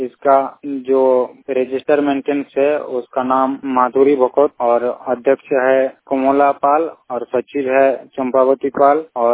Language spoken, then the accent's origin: Hindi; Jamshedpur, Jharkhand, India; झारखंड पूर्वी सिंहभूम जमशेदपुर के रहने वाला हूं।